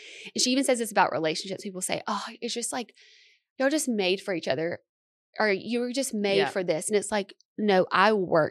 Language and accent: English; Alabama, United States; also born or lived in Los Angeles; And it's weird because I'm from Alabama, but I think because I was in LA for 4 years